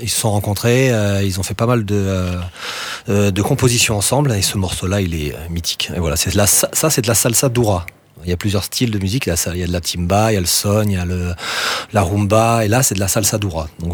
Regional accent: Grand Est, France; accent: Alsatian; Alors moi aussi, mon accent espagnol, c'est terrible, hein, c'est alsacien espagnol.

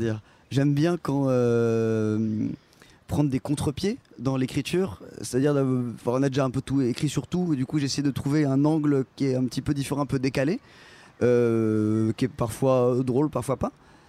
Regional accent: Normandy, France; moved away as an adult; now in Geneva, Switzerland; je suis j'ai grandi en Normandie, et puis ça fait 12 ans que je suis à Genève.

